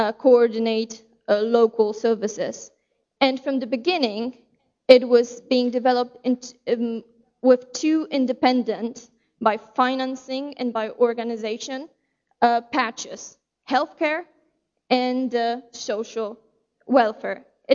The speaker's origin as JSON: {"language": "English", "country": "Poland", "second_language": "English", "said": "The first reason is that I'm from Poland, and that's what we are taught usually to do."}